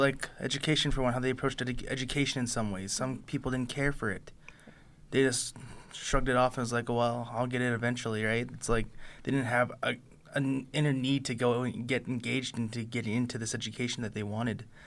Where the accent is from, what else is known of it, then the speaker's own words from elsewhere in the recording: Calgary, Alberta, Canada; also born or lived in Edmonton; I grew up in Edmonton and Calgary, Alberta. Calgary was for my first 9 years, and Edmonton for my other nine, and then I came back when I was 18 to Calgary